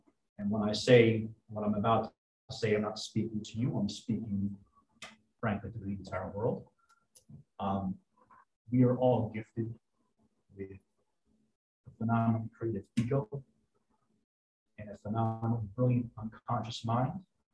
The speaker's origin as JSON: {"language": "English", "town": "Saugerties", "region": "New York", "country": "United States", "tie": "born or raised there", "lives_now": "Dartmouth", "said": "Last time I was here, was when I was growing up in Saugerties, for a Boy Scout and Earth Badge requirement. Last time I was in this room. I now reside in Dartmouth."}